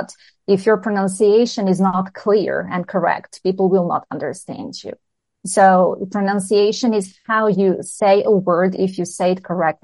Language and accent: English; Serbia; English is a second language; So, for example, I come from Serbia and Serbian T is not the same as English T. So the difference is not that big, but it still exists. And even if I speak English the Serbian way, I will be understood.